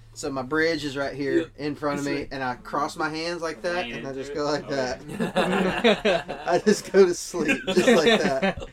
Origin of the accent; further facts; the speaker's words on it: Texas, United States; I'm from West Texas, and we have jackrabbits up there.